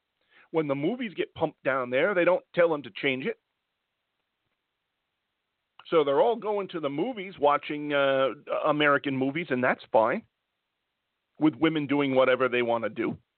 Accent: Ireland; And I'm telling you, as an Irishman

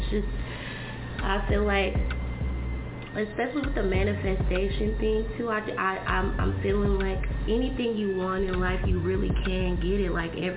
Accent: Berkeley, California, United States; yes, and I come from Berkeley, California

